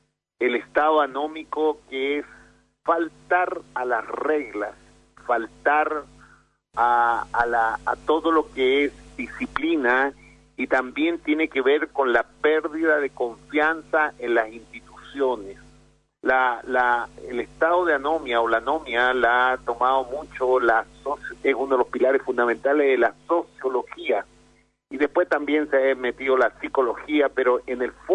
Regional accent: Chile; en mi país, en nuestro Chile

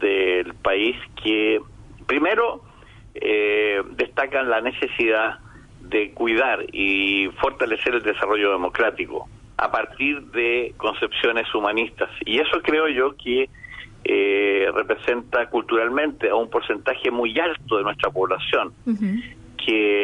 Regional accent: Chile

